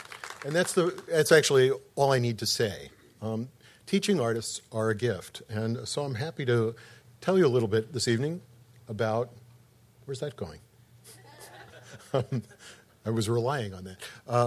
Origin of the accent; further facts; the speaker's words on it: Chicago, Illinois, United States; My hometown, Chicago, has a rather special role in the history of teaching artists.